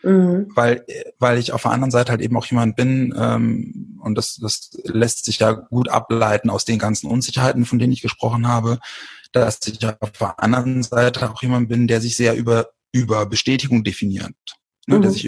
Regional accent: Bremen, Germany; Und ich komme aus Bremen

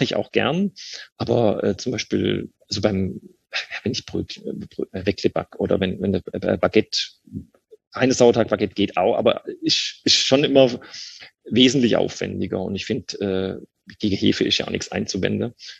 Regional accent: Baden-Württemberg, Germany; accent: Swabian; wenn ich in einer hochdeutschen Umgebung bin, dann rede ich Hochdeutsch. Und sobald ich in der Familie bin oder jetzt euch hier als Schwabe gegenüber habe, dann kann ich das gar nicht verhindern.

